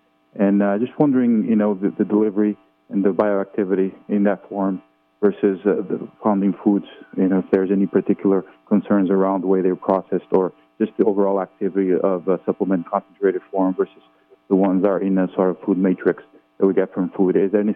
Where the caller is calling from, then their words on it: Connecticut, United States; I'm from Connecticut